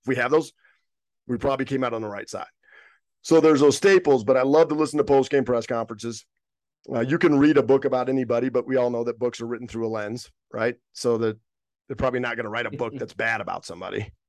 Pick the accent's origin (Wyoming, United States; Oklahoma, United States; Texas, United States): Wyoming, United States; growing up in Wyoming, you know, I grew up in it without the YouTube era, without the technology era.